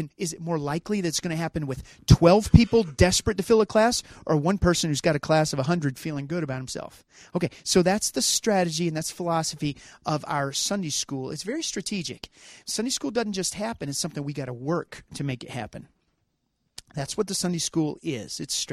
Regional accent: the South, United States; I came from the South. My dad's a Baptist preacher.

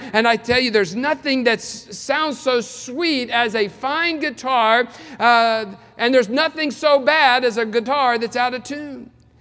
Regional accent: West Virginia, United States; When I was growing up in West Virginia, my mother, whenever I had a stomach ache or when I was sick, she would pour this pink stuff called Pepto-Bismol down my throat.

